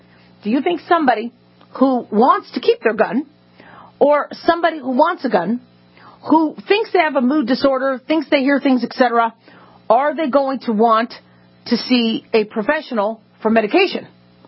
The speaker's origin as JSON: {"language": "English", "town": "Phoenix", "region": "Arizona", "country": "United States", "tie": "born or raised there", "said": "I grew up in Phoenix, kind of know where that is."}